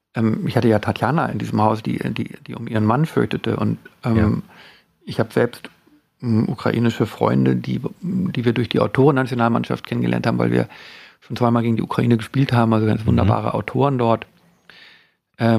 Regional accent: Worpswede, Lower Saxony, Germany; ich bin ja in Worpswede groß geworden, also in einem mit sehr viel umgebenen Pazifisten.

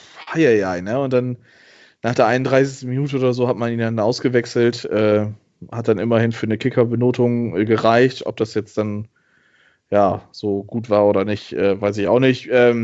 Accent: Bremen, Germany; Als Bremer darf man sich, glaube ich, einfach nur in den Arsch beißen.

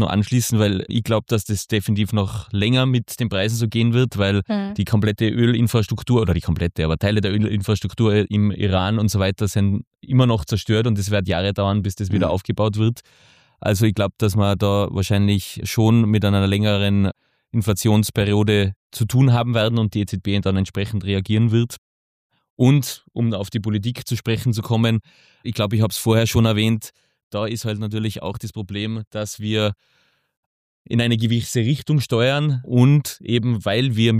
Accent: Thiersee, Tyrol, Austria; Ich sehe das in Thiersee zum Beispiel, mein Heimatort, wunderschöne Ortschaft

